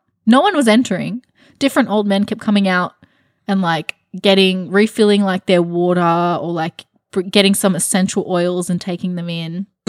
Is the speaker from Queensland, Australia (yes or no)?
no; Sydney, New South Wales, Australia; Like, just being stuck in Western Sydney for the first 18 years of my life.